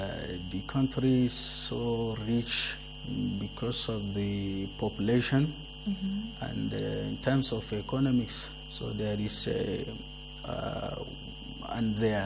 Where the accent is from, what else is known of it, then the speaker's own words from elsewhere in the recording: Bida, Niger State, Nigeria; I'm from Nigeria, from Niger State of Nigeria.